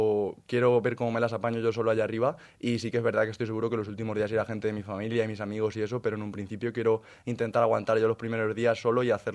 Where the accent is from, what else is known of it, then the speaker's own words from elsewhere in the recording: Motilla del Palancar, Castilla-La Mancha, Spain; Sí, que tiene 6.000 habitantes. Entonces, una chica que es de allí de mi pueblo tiene esta enfermedad.